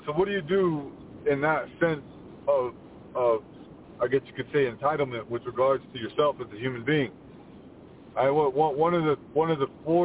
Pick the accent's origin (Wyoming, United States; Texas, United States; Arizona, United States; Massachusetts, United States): Wyoming, United States; I'm Northern Rapo from Wind River.